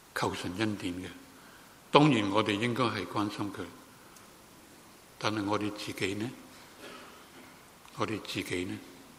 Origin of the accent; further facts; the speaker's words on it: Guangdong, China; 我们广东人说我们这个肉身呢，是好像一个臭皮囊那样